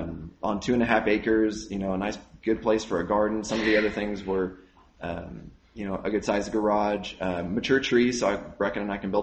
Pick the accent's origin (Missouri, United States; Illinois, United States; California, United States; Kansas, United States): Kansas, United States; Colwich; And, you know, I didn't grow up there. I grew up in Colwich and spent a lot of time with my grandparents on the farm.